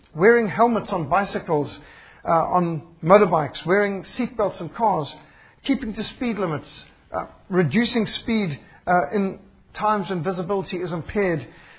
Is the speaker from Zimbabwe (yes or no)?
yes; Zimbabwe; I was brought up in Rhodesia where we had an old school type of education